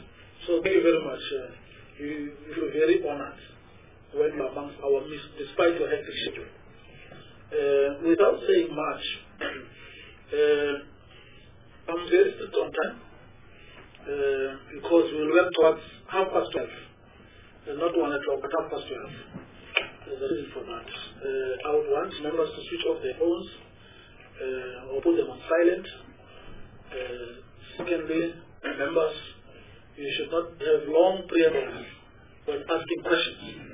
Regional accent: Port Elizabeth, Eastern Cape, South Africa; I come from the Eastern Cape, PE.

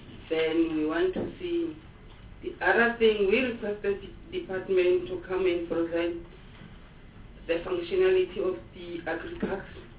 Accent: North West, South Africa; I'm the chairperson of this select committee. I'm from the Northwest Province.

